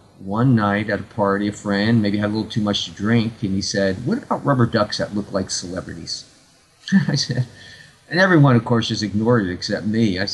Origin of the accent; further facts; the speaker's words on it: New Jersey, United States; now in California, United States; I live in California, but I'm actually from New Jersey. I used to go to Atlantic City.